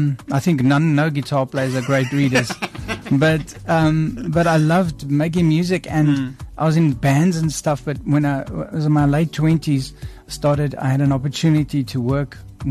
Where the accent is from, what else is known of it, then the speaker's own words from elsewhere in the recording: Johannesburg, Gauteng, South Africa; I was born in Cape Town, but then I lived in Joburg my whole life, and then when I was in the army, I came down to Cape Town.